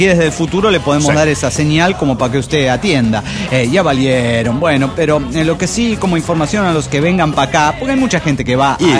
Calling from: Guadalajara, Jalisco, Mexico; de Guadalajara, Jalisco, México.

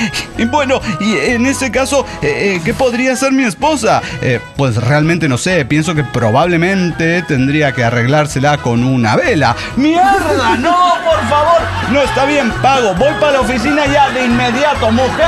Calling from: Tarija, Bolivia; de Tarija, Bolivia.

